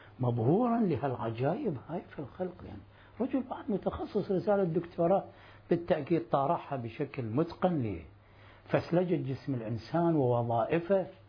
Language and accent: Arabic; Najaf, Najaf Governorate, Iraq; accent: Najafi; شو نسميها احنا بالمصطلحات العامية لهجتنا بالنجف، احنا بعد كل مدينة لها لهجتها.